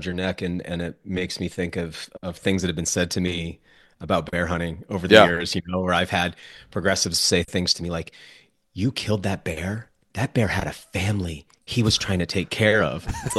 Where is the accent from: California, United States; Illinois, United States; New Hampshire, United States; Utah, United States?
New Hampshire, United States; I'm from New Hampshire, just over the border.